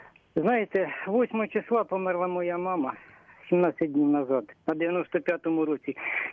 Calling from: Kirovohrad Oblast, Ukraine; з Кіровоградської області.

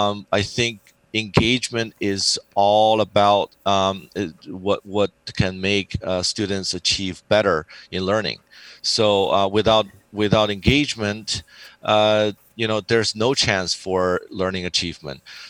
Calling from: San Diego, California, United States; It's from San Diego, California.

